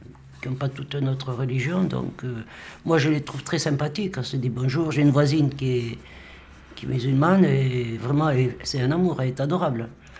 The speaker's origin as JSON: {"language": "French", "town": "Toulouse", "region": "Occitanie", "country": "France", "tie": "born or raised there", "said": "je suis partie de Toulouse, enfin, oui, voilà, de Toulouse. Déjà, je suis partie à Côte-Pavée"}